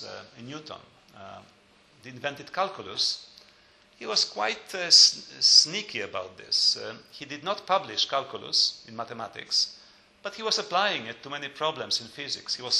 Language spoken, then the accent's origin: English; Lublin, Lublin Voivodeship, Poland; I grew up in Lublin, and I was always very curious.